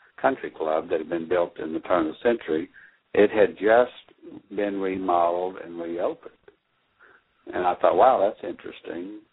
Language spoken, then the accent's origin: English; Oklahoma, United States; I'm from Oklahoma. I've learned a lot of Native history, and I have some Native bloodline